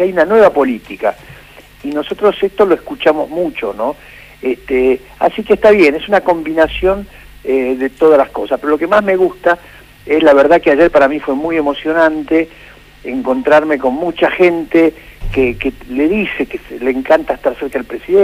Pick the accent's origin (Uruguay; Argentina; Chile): Argentina; en 44 millones de personas que somos los argentinos